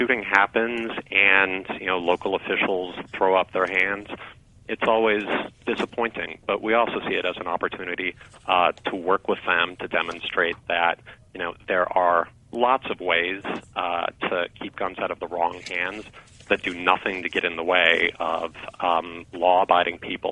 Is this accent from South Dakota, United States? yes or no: no; Denver, Colorado, United States; As a matter of fact, I'm from Denver. I'm a Colorado native. My dad was a gun dealer in Colorado.